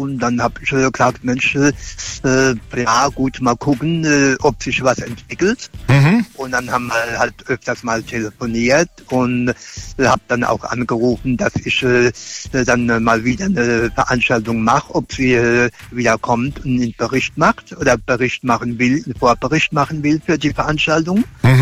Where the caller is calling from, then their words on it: Frankenthal, Rhineland-Palatinate, Germany; Ich komme aus Frankenthal, aus der schönen Pfalz.